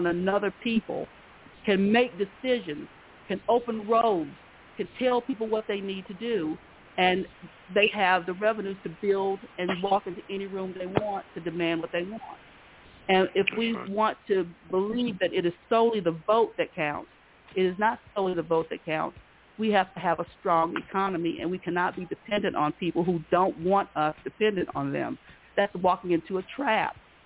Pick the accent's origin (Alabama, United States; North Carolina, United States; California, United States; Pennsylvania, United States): North Carolina, United States; Salisbury; Well, so far, about 5 generations. I'm heading into the 1700s now on Ancestry.com. So I am truly a North Carolina.